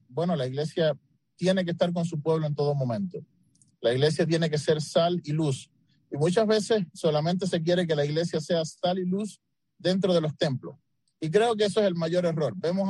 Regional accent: Cuba; como cubanos

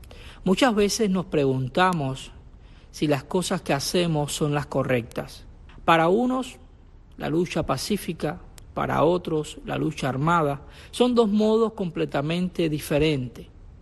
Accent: Cuba; como cristianos y como cubanos

